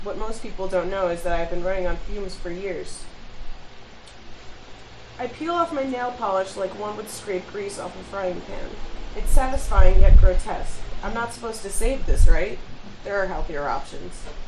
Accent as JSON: {"language": "English", "region": "New Jersey", "country": "United States", "said": "I'm from New Jersey."}